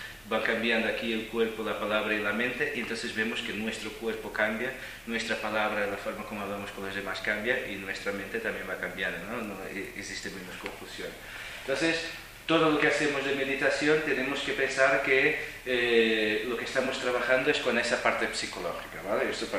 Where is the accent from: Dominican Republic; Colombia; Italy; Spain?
Italy; accent: Italian; Spanish is a second language; now in Portugal; Cuando vine de Italia. Martina, cuando vine de Italia tenía tanta sed y tanta que cuando llegaba a Portugal tenía muchos más alumnos que los otros. Yo creo que no por la calidad de las clases, pero simplemente por el acento italiano.